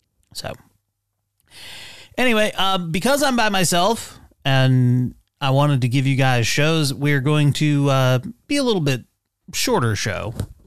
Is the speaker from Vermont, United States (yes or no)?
yes; Vermont, United States; Let's go back to my home state of Vermont.